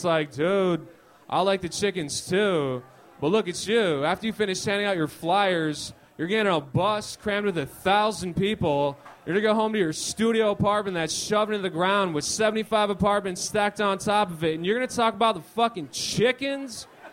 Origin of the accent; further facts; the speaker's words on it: Lapeer, Michigan, United States; I'm from Lapeer, Michigan. It's by Flint.